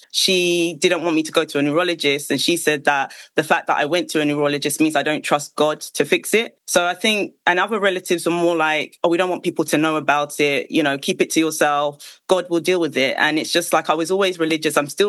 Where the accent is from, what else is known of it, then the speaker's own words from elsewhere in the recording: Ghana; I'm from Ghana. So I had family to help there.